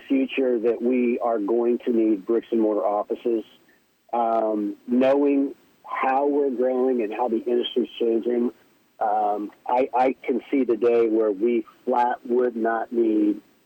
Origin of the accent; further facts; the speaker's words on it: Indiana, United States; They hired me to come out because I'm from Indiana, I've now become an expert in Colorado.